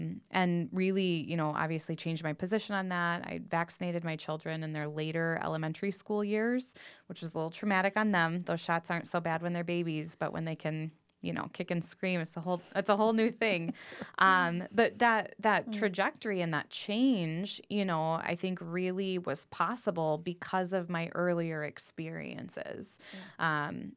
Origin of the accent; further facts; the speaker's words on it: Dallas, Texas, United States; born there; Originally from the southern part of the United States, so I was born in northern Texas, the Dallas-Fort Worth area.